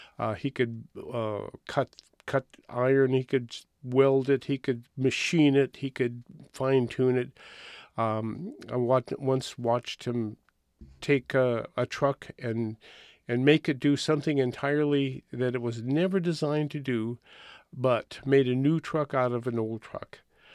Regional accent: Billings, Montana, United States; My father was a machinist who worked on trucks in growing up in Billings, Montana, along the interstate there.

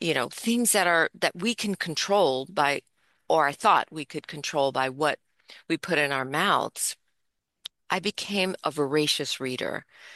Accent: New York City, New York, United States; I was a young entrepreneur, born and raised in New York City, and worked in that industry for many, many years

